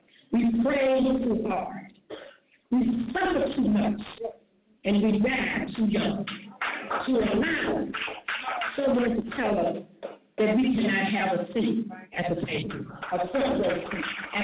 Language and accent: English; Mississippi, United States; When I travel the country, it makes me proud to say I'm from Mississippi